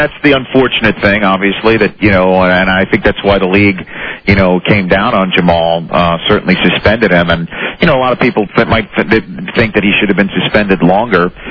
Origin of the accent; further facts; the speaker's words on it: New York City, New York, United States; I grew up in New York City.